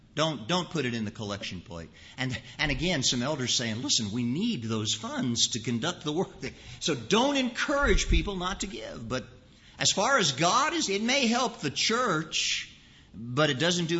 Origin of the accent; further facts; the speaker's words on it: Indiana, United States; growing up in North Central Indiana and pretty much spending the first 18 years of my life in North Central Indiana